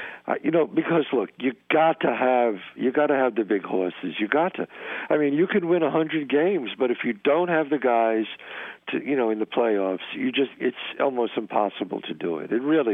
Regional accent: Bronx, New York, United States; Yeah, I loved growing up there. It was a great childhood.

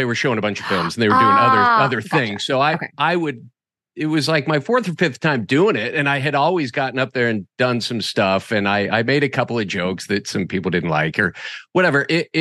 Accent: Boise, Idaho, United States; I was born and raised in Boise, Idaho, and I grew up in Boise and I went away for, I think about seven years.

